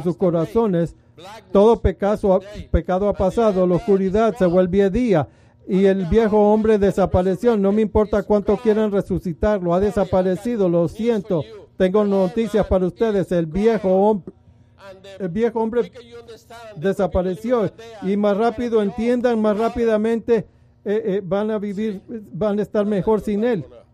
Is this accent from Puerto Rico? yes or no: yes; Puerto Rico; Yo soy de Puerto Rico. Tenemos una música diferente, una cultura diferente.